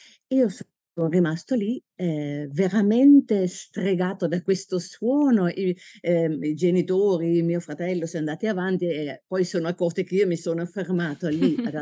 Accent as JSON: {"language": "Italian", "region": "Limburg", "country": "Netherlands", "second_language": "Italian", "said": "Io sono olandese, sono nata nel sud dell'Olanda, vicino a Maastricht, oramai posso dire Maastricht perché tutti sanno dove è Maastricht, è la città del sud dell'Olanda, simbolo dell'Europa, e è una zona molto musicale."}